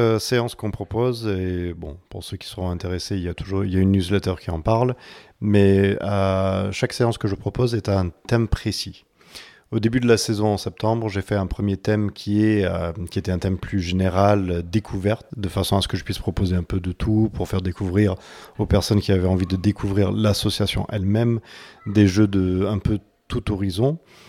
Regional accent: Occitanie, France; de mes souvenirs de quand j'étais enfant dans le Lot, puisque je suis originaire du Lot d'il y a très longtemps

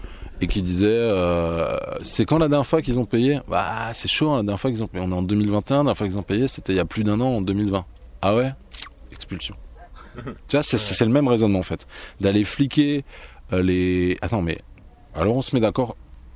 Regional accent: France; Bon, il se trouve que je suis français

